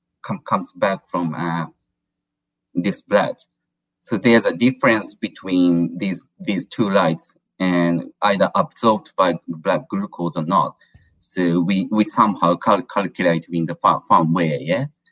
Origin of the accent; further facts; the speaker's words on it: Japan; Yeah, I'm from Japan, yeah, and it's like 9:30 now